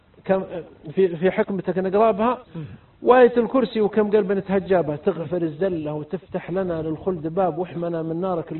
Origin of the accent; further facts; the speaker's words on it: Riyadh, Riyadh Province, Saudi Arabia; وأنا من الرياض